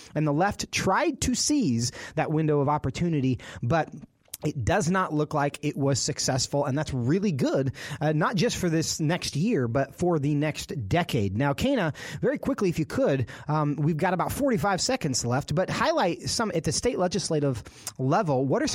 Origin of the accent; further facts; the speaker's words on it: Texas, United States; You know, in my home state of Texas